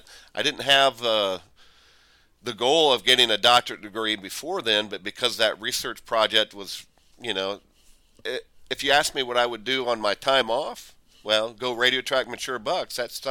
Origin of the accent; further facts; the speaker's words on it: Iowa, United States; Okay, yeah, I'm from Iowa originally. Grew up in northern Iowa with a passion for being outdoors, hunting, fishing, trapping.